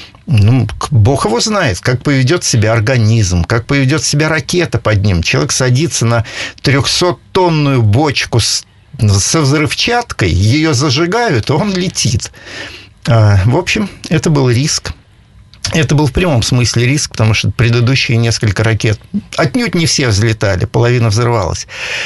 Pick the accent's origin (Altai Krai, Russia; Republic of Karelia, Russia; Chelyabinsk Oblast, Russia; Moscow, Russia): Chelyabinsk Oblast, Russia; Miass; Из Миаса, точнее. Это недалеко от Челябинска, да. Но вот в Перми я первый раз.